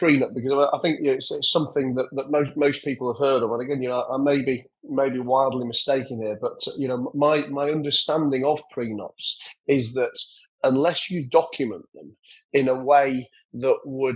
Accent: England, United Kingdom; now in United Arab Emirates; I'm English, resident now in the UAE.

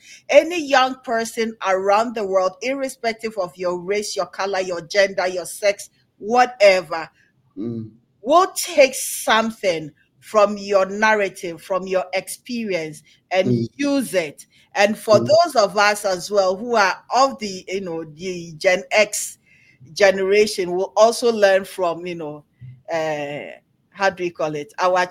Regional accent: Ghana; So for myself, growing up in Ghana, the type of schools I went to, the decisions I made in my life

